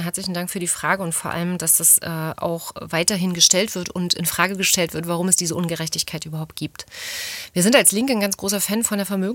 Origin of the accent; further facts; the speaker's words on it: East Germany, Germany; born there; Also ich bin in der DDR geboren